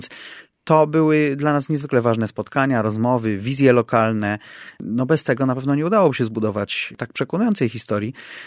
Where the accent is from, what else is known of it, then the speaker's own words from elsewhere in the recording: Kraków, Lesser Poland, Poland; ja powiedziałem, że jestem Krakusem i to jest oczywiście prawda, ale nie cała prawda. Jestem nim od mniej więcej końca, moi przodkowie są obecni w Krakowie od końca XIX wieku